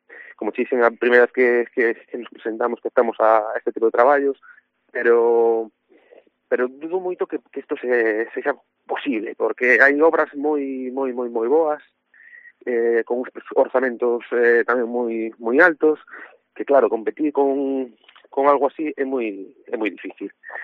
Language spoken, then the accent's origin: Galician; Ribadeo, Galicia, Spain; ambos somos de Ribadeo.